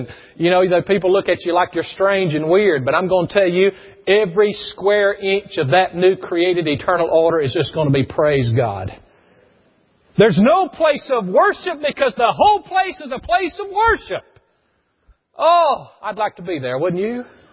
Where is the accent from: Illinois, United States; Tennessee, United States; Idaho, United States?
Tennessee, United States; Lawrenceburg; I grew up in Lawrenceburg, Tennessee, which is meaningless, but there's a square there.